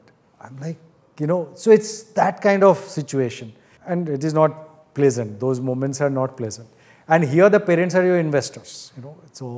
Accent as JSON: {"language": "English", "town": "Kolkata", "region": "West Bengal", "country": "India", "said": "I'm from Calcutta, and you know, people say Bengali entrepreneur is like an oxymoron almost."}